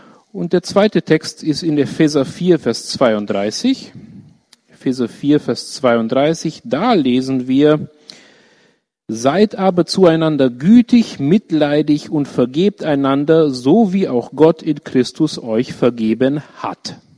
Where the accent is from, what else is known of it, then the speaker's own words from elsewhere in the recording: Nuremberg, Bavaria, Germany; ich bin 35 Jahre alt, ich komme aus Nürnberg, ich wohne in Nürnberg.